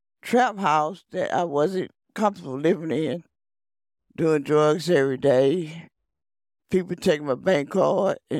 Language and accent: English; Hawkinsville, Georgia, United States; also born or lived in Columbus; I was born here in Columbus, but I was adopted after my mom died in 1972. So we moved to a little small town called Hawkinsville, Georgia. And I stayed there till I got 17 years old and moved back to Columbus.